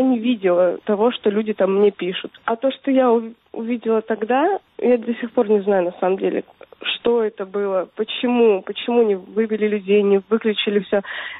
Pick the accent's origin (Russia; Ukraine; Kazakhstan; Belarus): Russia; Western Siberia; Я сама из Западной Сибири